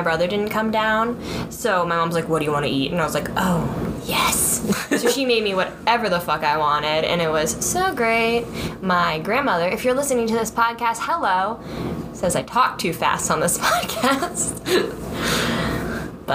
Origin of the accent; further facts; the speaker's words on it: Florida, United States; As we know, I'm from Florida, and I have a license, and I don't know how to drive in the snow